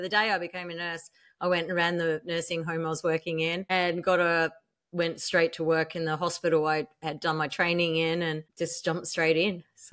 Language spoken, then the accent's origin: English; Australia; being Australian, obviously our got a very big country and a lot of it's really remote. I was always drawn, I mean, where I'm from is a remote environment.